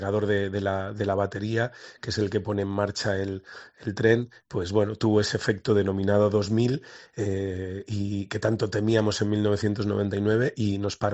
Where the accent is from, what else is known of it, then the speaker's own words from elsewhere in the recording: Castile and León, Spain; Y vuelvo a recurrir al ejemplo de la tierra de la que vengo. Yo soy de Castilla y León, que es una comunidad autónoma muy extensa, pero que tiene muy poquita población, ¿no?